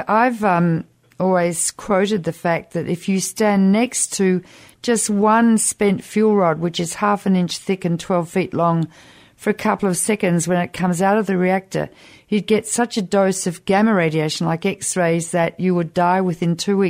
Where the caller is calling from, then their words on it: Australia; I'm taping this from Australia, but we've got 40% of the world's richest uranium here in Australia